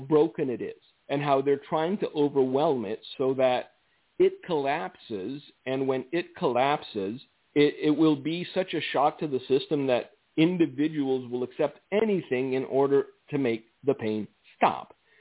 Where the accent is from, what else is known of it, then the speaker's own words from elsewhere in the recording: California, United States; Look, I grew up in Southern California in a neighborhood that was predominantly migrant or immigrant, all right?